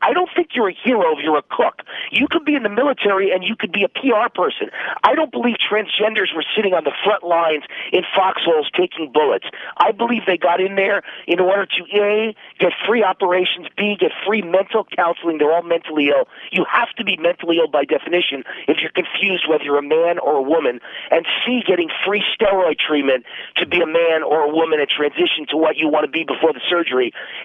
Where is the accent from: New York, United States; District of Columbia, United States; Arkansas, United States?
New York, United States; I'm from New York and I know what the scam is.